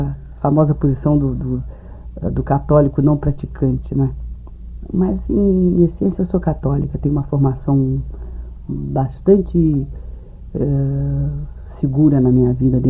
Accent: Rio de Janeiro, Brazil; born there; Eu nasci num lugar que se chama Campinho, ali a caminho de Jacarepaguá.

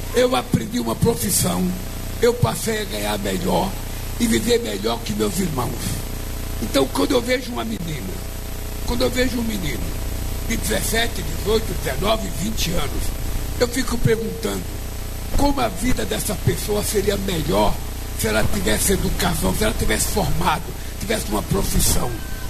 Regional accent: Pernambuco, Brazil; born there; eu nasci num lugar muito pobre em Pernambuco. E lá a maioria das crianças morriam antes de completar 5 anos de idade, de fome.

